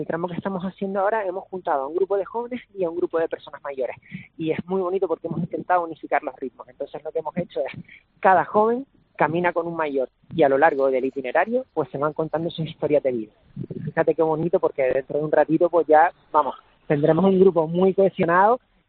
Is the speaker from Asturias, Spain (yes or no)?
no; Las Palmas de Gran Canaria, Canary Islands, Spain; nosotros somos de Las Palmas de Gran Canaria y teníamos muchas ganas de traer este formato a nuestra ciudad.